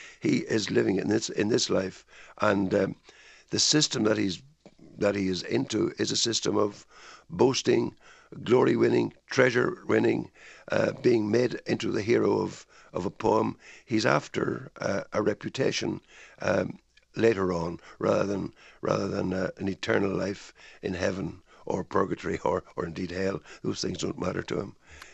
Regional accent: Ireland; Actually, as an Irish student in Belfast in the late 1950s, I studied Beowulf for my English literature BA.

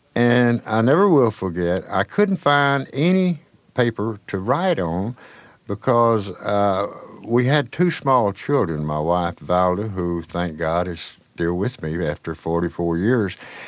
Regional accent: Jackson, Tennessee, United States; I'd seen a few of them around my hometown in Jackson, Tennessee.

